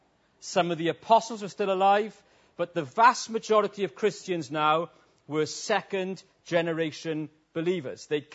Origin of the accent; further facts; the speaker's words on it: Wales, United Kingdom; I'm a Welshman, and Welshmen think we should preach in suits and shirts and ties